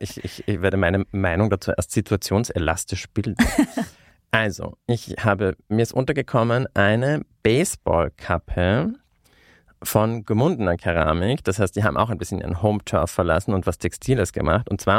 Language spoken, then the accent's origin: German; Carinthia, Austria; weil ich bin ja aus Kärnten und in Kärnten haben wir auf der Kärntner Tracht gibt es ja diese kleinen Blümchen Blärmle, das Muster.